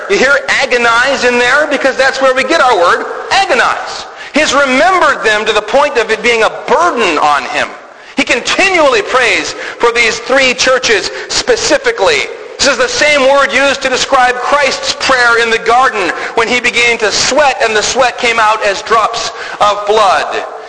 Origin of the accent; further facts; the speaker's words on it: Michigan, United States; I grew up in the Tri-Cities. We always talked about Bay City, Saginaw, Midland, or the Tri-Cities.